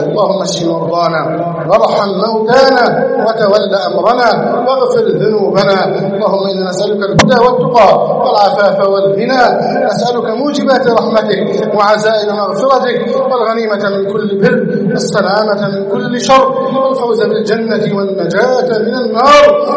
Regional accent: Egypt; اللهم احفظ بلدنا مصر، اللهم احفظ مصرنا، اللهم احفظ مصرنا

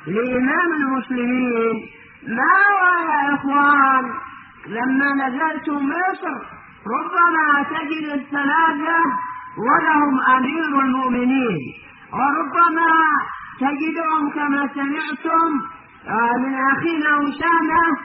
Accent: Yemen; خصوصا عندنا في اليمن

